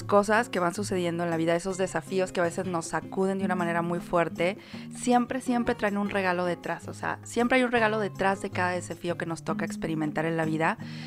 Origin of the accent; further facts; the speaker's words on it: Mexico; de México